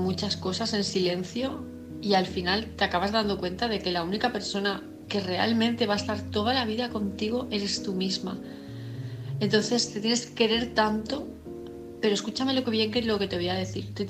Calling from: Palma de Mallorca, Balearic Islands, Spain; de Palma de Mallorca

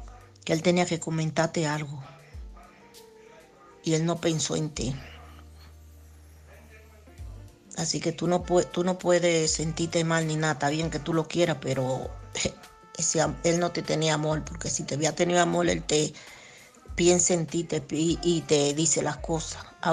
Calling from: Alcorcón, Community of Madrid, Spain; de Madrid, de Alcorcón.

